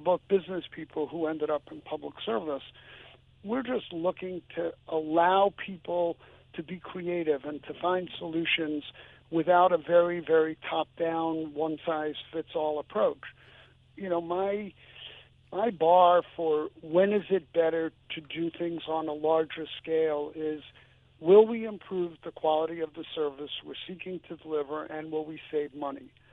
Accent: Brooklyn, New York, United States; I am from Brooklyn, New York. I know what education was like in the city.

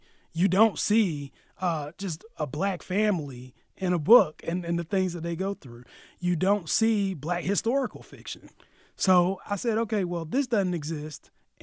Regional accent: Durham, North Carolina, United States; I said, I'm from Durham, North Carolina. She says, oh, have you ever heard of North Carolina Central University? Absolutely. Like, I grew up in Durham.

